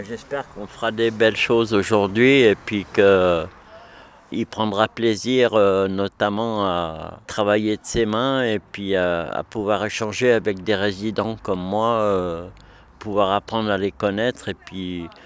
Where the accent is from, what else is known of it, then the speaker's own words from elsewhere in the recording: Vienne, Auvergne-Rhône-Alpes, France; born there; now in Aubenas, France; Je suis donc résident à l'EHPAD Saint-Joseph, ici à Aubenas. Je suis né à Vienne, dans l'Isère.